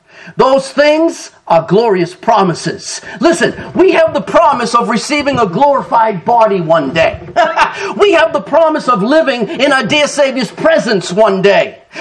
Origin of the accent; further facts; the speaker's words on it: Winthrop, Massachusetts, United States; born there; I was born in Winthrop, Massachusetts.